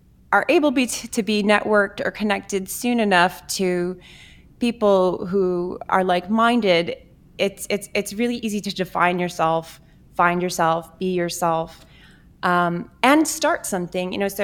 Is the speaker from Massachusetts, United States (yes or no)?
yes; Rutland, Massachusetts, United States; also born or lived in Worcester; I am native to this area. I was born in Worcester. I grew up in Rutland. I left the area for a long time as a young adult.